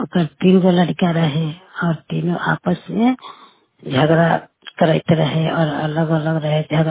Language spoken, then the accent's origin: Hindi; Hemtapur, India; और हम हेमतपुर के रहने वाली हैं